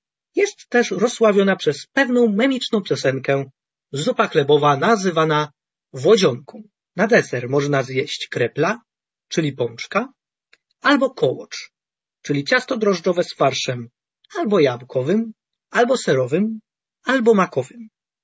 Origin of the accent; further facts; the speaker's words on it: Silesian Voivodeship, Poland; Z pewnością są to miejsca związane z miejscem, gdzie się wychowywałem. Na pewno moja wieś oraz okoliczne wioski, gdzie mieszkają moje ciocie, wujkowie i kuzynostwo. Również moje miasto powiatowe, Wodzisław Śląski